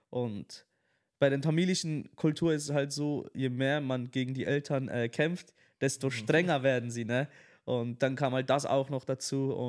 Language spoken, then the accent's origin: German; Switzerland; now in Dortmund, Germany; Also ich bin ursprünglich aus der Schweiz.